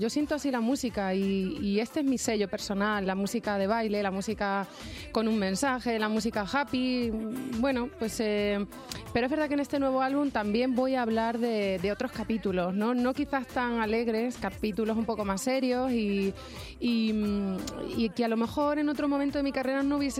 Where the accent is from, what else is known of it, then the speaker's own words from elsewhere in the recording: Extremadura, Spain; Quiero volver a mi tierra, Extremadura, también con mi público.